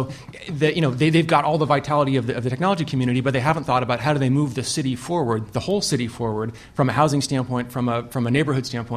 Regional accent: Seattle, Washington, United States; also born or lived in Bay Area, California; I grew up in Seattle, so sort of seen the city grow up. I grew up on Capitol Hill.

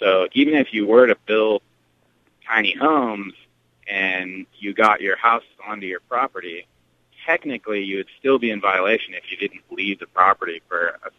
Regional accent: Santa Cruz, California, United States; I'm originally from Santa Cruz, and down there it's so expensive.

